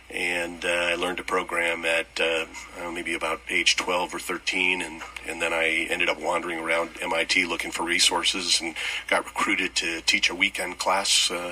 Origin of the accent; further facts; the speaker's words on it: Lexington, Massachusetts, United States; Lexington, Massachusetts.